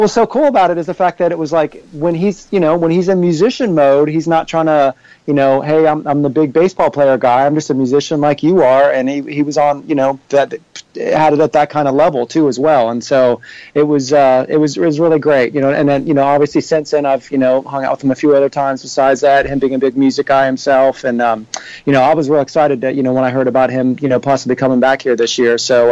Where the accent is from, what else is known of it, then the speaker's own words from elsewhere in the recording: Cincinnati, Ohio, United States; Well, you know, like as you mentioned, I grew up here in Cincinnati